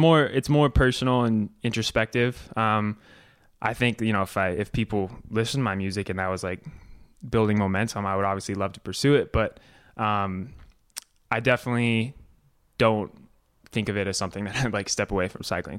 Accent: Durango, Colorado, United States; Just growing up in Durango and, you know, following the footsteps of all those, legends and Durango Devo growing up.

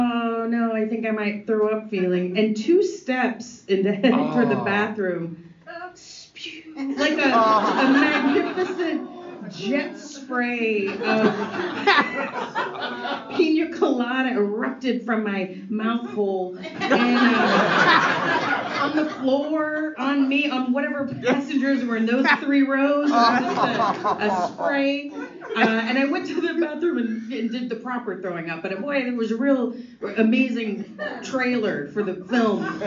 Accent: United States; So I was only a junior there, so I wasn't Rus, but I was from America, so I was a bit of a celebrity.

